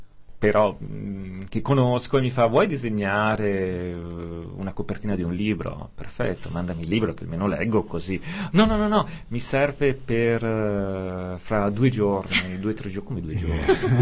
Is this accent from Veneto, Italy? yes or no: yes; Veneto, Italy; Il cane, ho capito, già siamo veneti, quindi lasciamo perdere.